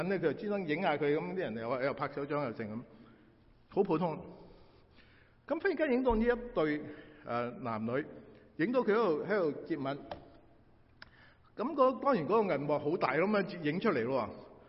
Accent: United States; 我们美国人很明白他们 的要求，这些是我们在美国很多时候都能够享受的自由

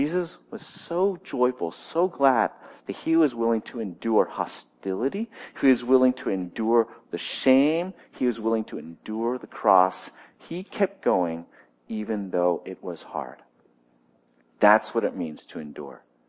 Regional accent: United States; If it was up to me and sort of my upbringing as an American, middle-class kind of guy, there would be nothing hard about Christianity.

